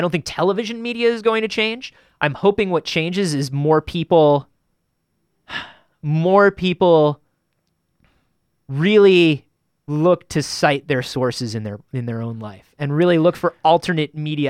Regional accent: Florida, United States; I grew up in Florida. I have family in Louisiana, Alabama, like every.

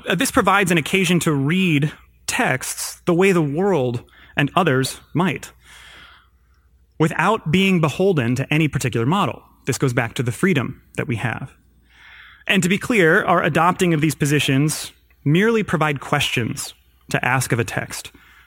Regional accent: Midwest, United States; Not in California, of course. I'm from the Midwest, so I know what Christmas looks like.

